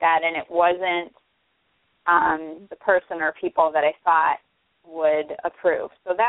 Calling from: Chicago, Illinois, United States; I'm calling from the Chicagoland area.

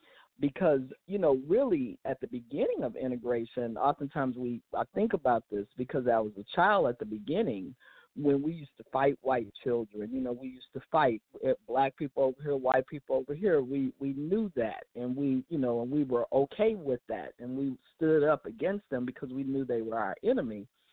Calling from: Houston, Texas, United States; I'm calling from Houston.

